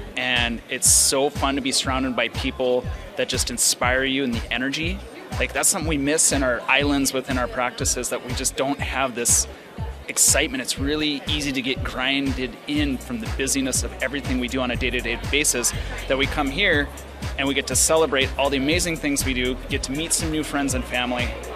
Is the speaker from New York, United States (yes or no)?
no; Bismarck, North Dakota, United States; I am from Bismarck, North Dakota, which is a big flat rectangle way up north.